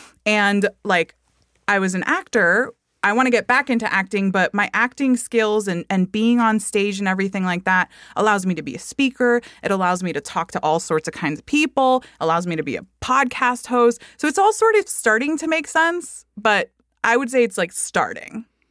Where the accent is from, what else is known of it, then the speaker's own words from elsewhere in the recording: Miami, Florida, United States; You know I grew up in Miami.